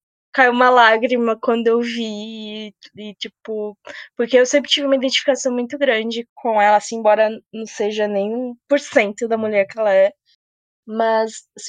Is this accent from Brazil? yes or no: yes; São Paulo, Brazil; eu também tô na faixa dos 30 anos, sou de São Paulo e eu tenho certeza absoluta que sou chata.